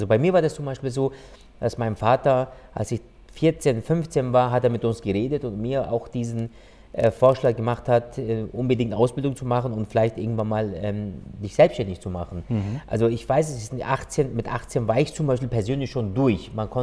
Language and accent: German; Eastern Anatolia, Turkey; now in Germany; ich bin ja, wie gesagt, in Ostanatolien geboren und wir sind auch ganz, so ganz einfach und ganz normal aufgewachsen und auch erzogen worden